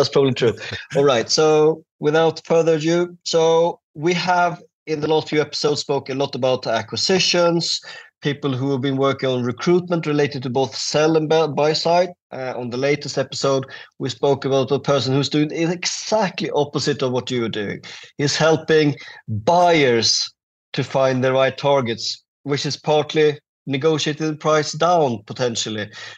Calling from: India; I'm dialing in from India.

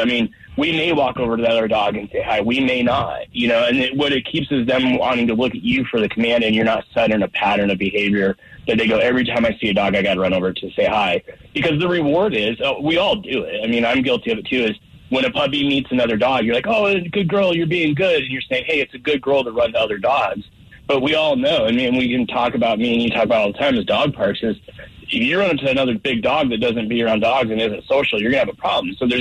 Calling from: Colorado Springs, Colorado, United States; Down in Colorado Springs today.

